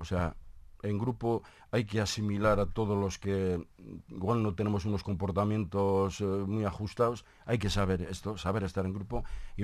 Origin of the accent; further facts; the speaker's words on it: Barakaldo, Basque Country, Spain; Yo me hago la referencia de mi pueblo, de Baracaldo.